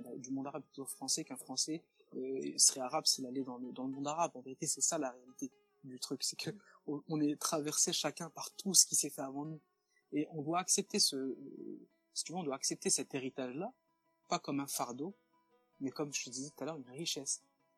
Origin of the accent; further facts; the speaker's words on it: France; la France en particulier pour nous, parce qu'on est français